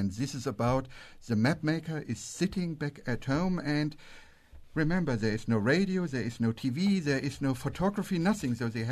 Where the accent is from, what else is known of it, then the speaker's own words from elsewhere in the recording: Germany; since I'm coming from Germany, and it happens that my hometown is the county seat